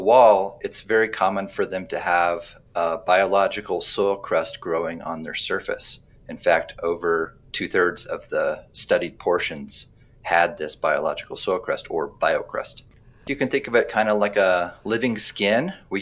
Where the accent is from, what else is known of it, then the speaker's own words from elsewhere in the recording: Arizona, United States; They're very common in my home state of Arizona.